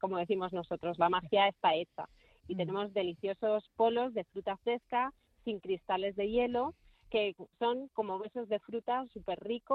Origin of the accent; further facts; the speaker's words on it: Madrid, Community of Madrid, Spain; Yo no soy tanzanesa, yo soy madrileña.